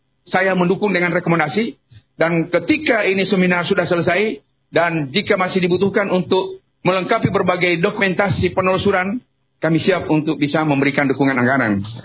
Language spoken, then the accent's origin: Indonesian; Gorontalo, Indonesia; Dan kita bangga sebagai orang Gorontalo